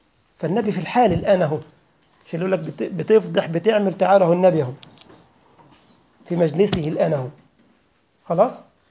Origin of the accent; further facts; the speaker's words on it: Egypt; والله انا اعرف اخ عندنا في مصر والله ما اتعلم وساء